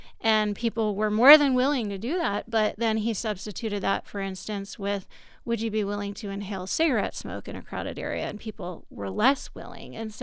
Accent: Bisbee, Arizona, United States; born there; ultimately I'm doing this for the residents of Bisbee, and I was born in Bisbee.

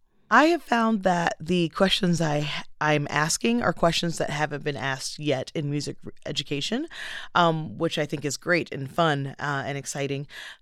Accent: Jacksonville, Florida, United States; also born or lived in Lake City; I grew up in Jacksonville, Florida, Lake City, Florida, went to college in Pensacola, Florida, and Tallahassee, Florida

